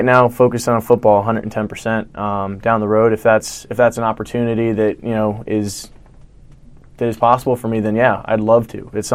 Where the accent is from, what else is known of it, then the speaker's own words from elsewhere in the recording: Florida, United States; I'm from South Florida.